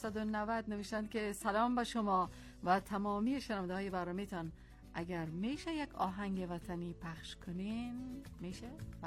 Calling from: Mashhad, Razavi Khorasan, Iran; از مشهد هستم،

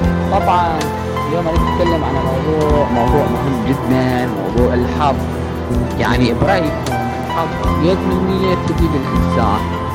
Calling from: Iraq; أنا معكم من العراق،

